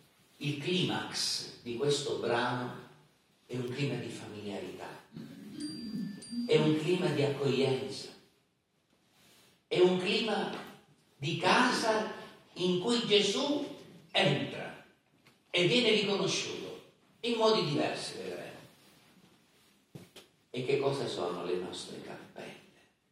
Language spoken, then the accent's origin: Italian; Messina, Sicily, Italy; Noi che veniamo da Messina sentiamo molto forte ancora i ricordi del 1908.